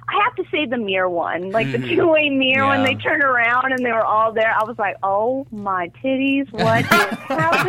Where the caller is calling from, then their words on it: Oregon, United States; I'm actually calling from Oregon.